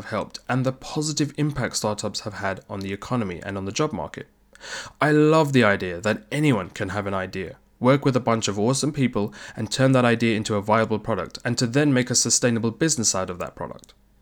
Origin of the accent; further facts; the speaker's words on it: London, United Kingdom; born there; I'm originally from Sri Lanka, I'm Tamil, but as you can tell from my accent, I was born in the UK, specifically London, England.